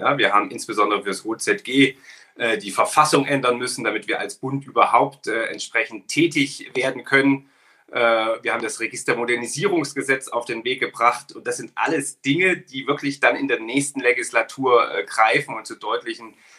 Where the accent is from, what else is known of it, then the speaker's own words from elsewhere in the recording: Ilmenau, Thuringia, Germany; Aber allein in meiner Heimatstadt in Ilmenau, eine kleine Stadt in Thüringen